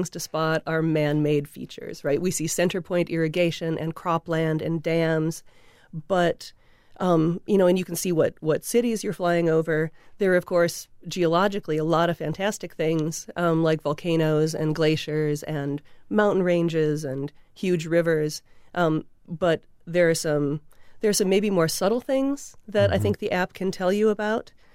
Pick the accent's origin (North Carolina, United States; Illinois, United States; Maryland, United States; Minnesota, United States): Minnesota, United States; St. Paul; I grew up watching you on Newton's Apple on KTCA in St. Paul.